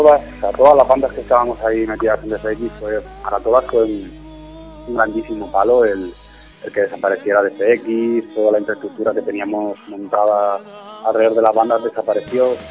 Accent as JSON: {"language": "Spanish", "region": "Region of Murcia", "country": "Spain", "said": "parte de nosotros venimos de Murcia, aunque como banda nacimos en 2007 aquí en Madrid"}